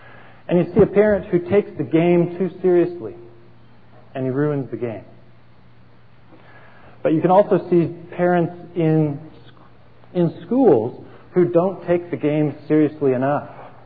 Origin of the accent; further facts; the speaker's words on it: California, United States; I grew up in California where we are very interested in athletics